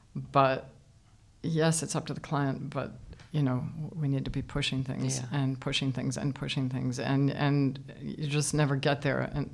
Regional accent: East Coast, United States; And growing up in America on the East Coast, one of my idols had been a New York Times writer, Ada Louise Huxtable

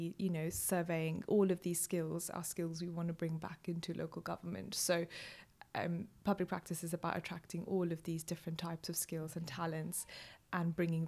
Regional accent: India; And I grew up in India

